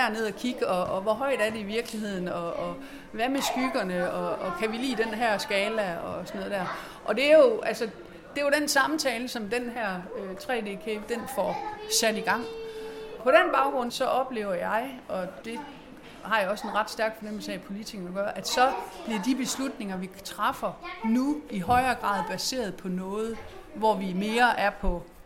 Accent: North Denmark Region, Denmark; jeg har boet i min barndom oppe i Thy, hvor jeg har gået på sådan en grundtvigsk friskole

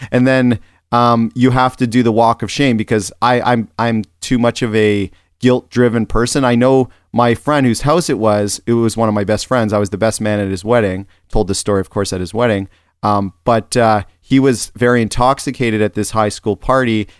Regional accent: Ontario, Canada; growing up in Ontario

